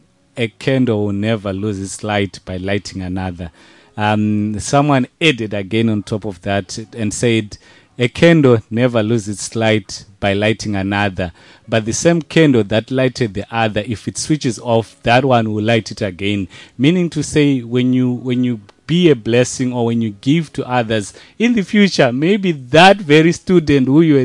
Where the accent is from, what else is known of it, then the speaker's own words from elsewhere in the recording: Zimbabwe; now in South Africa; So I'm from a different country. I'm in South Africa, but I'm from Zimbabwe.